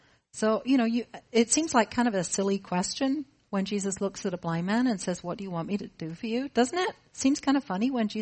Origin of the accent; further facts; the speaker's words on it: England, United Kingdom; I know we're Midwestern. I'm English.